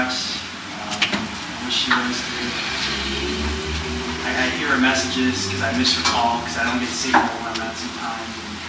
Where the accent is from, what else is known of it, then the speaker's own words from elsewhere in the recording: El Paso, Texas, United States; born there; But I was born in El Paso, Texas. My parents met in Germany.